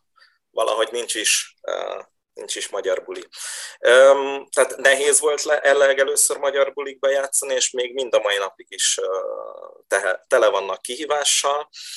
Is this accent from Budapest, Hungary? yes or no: yes; Budapest, Hungary; Mert egyébként, ugye Budapesten, ahol én fölnőttem, nem volt jellemző az, hogy tehát jártunk bulizni